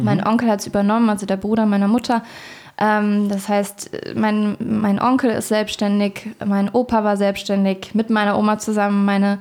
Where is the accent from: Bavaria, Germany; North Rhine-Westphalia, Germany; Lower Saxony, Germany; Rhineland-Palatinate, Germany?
North Rhine-Westphalia, Germany; Eschweiler; now in Cologne, Germany; aus Eschweiler, zwischen Köln und Aachen. Mhm. Also ich bin eine Rheinländerin.